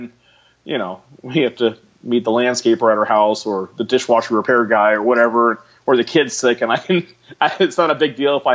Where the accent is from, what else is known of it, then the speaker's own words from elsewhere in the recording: Elk Grove, California, United States; I'm here from Sacramento, same place I'm still at now, and from a town specifically called Elk Grove, which is just you can't tell where Elk Grove starts and stops and Sacramento begins.